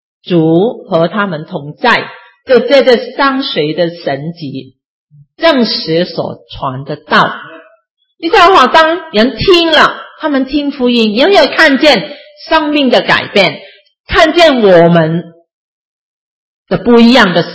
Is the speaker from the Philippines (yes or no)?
no; China; 我们中国人好吧，都是中国人呢，讲同一个语言的国语吧，当然有些讲广东话好像我们一样哈，但是我们都是中国人对不对，背景基本上一样